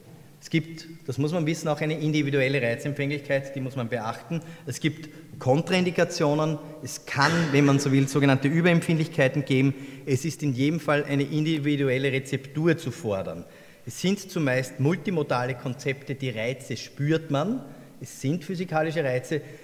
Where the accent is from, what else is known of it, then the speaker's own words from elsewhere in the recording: Styria, Austria; Sie wissen vielleicht, ich bin ein Steirer